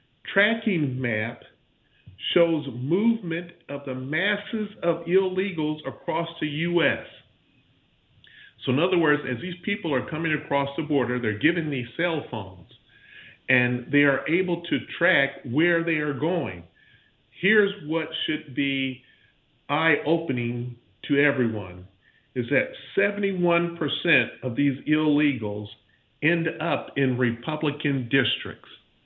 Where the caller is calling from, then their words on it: Pensacola, Florida, United States; I'm calling from Pensacola, Florida.